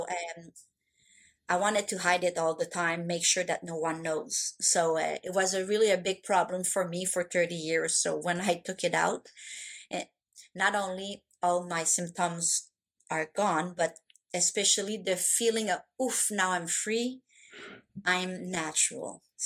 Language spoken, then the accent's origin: English; Quebec, Canada; English is a second language; I'm from Quebec, Canada. I'm in the French part of the Canada.